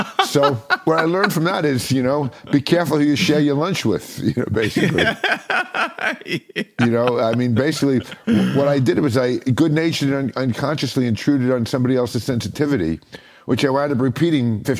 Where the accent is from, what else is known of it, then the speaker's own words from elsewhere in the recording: New York, United States; I love New York. I'm from New York, so I love New York.